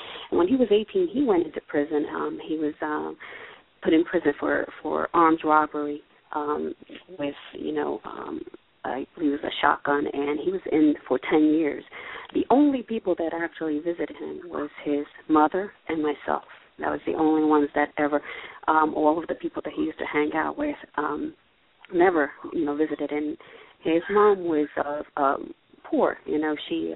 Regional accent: Paterson, New Jersey, United States; when I was about 18, I was growing up in Paterson, New Jersey

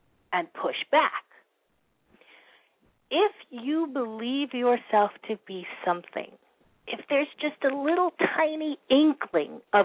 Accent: Washington Heights, New York, United States; And I come from Washington Heights.

